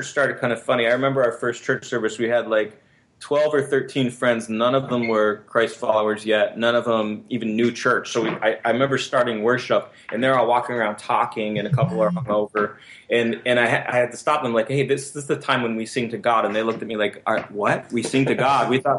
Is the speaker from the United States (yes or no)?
yes; New York, United States; now in Burlington, United States; because Kevin's from Michigan and I'm from New York.